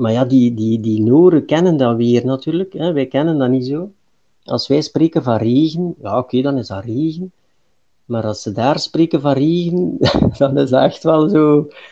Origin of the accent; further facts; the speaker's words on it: Flanders, Belgium; accent: Flemish; uit België. Dus dat kan ik niet wegsteken, denk ik, aan mijn accent.